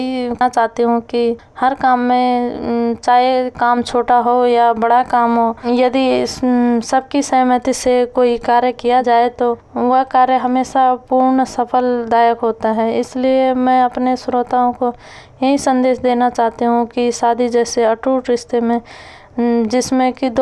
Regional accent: Sila Talla, Uttarakhand, India; now in New Delhi, India; मैं उत्तराखंड जिला पौड़ी गढ़वाल ब्लॉक नैनडांडा ग्राम सिला तल्ला की रहने वाली हूँ। मैं इस समय नई दिल्ली ईस्ट विनोद नगर में मकान नंबर 416 में अपने परिवार के साथ रह रही हूँ।

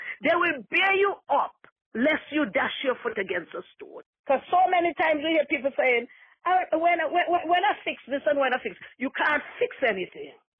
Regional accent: St. John's, Saint John, Antigua & Barbuda; I am from the Caribbean in Antigua, St. John's, Antigua. It is one of the largest island in the Leeward Island. It's 108 square miles, and we have 365 beaches with white and pink sand.

